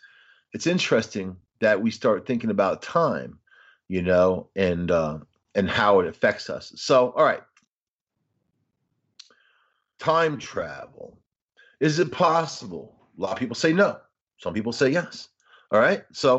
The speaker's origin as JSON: {"language": "English", "town": "New York City", "region": "New York", "country": "United States", "tie": "born or raised there", "said": "You know, me, I was a kid from New York City. I had traveled abroad and done this stuff, but I had never driven across the country."}